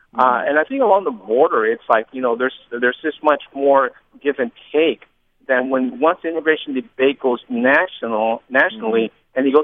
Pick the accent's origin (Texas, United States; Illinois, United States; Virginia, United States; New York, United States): Texas, United States; El Paso; I grew up in the El Paso area